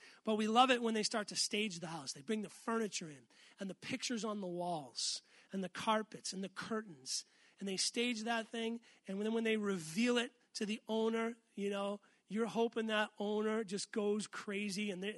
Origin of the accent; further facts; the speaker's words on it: East Coast, United States; now in Northwest, United States; we've all driven past homes in the Northwest, more so here than where I grew up in the East Coast.